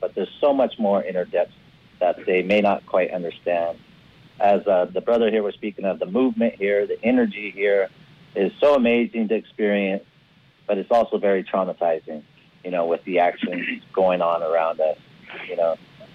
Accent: Hoopa, California, United States; I come from the Natinawe people, Hoopa, California.

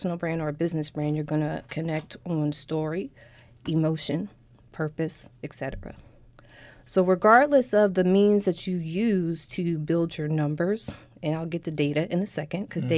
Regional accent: Ohio, United States; moved away as an adult; now in Baltimore, United States; I'm born and raised in Ohio, been in Baltimore for about 14 years.

